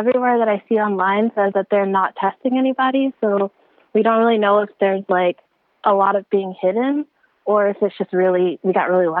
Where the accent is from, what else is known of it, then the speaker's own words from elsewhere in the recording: United States; moved away as an adult; My mom's in America. I'm American.